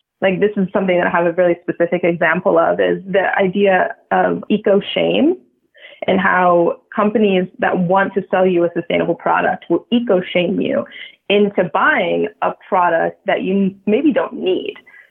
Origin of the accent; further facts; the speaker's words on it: United States; So coming from the United States, which is very, very consumer focused, you know, growing up in America and being American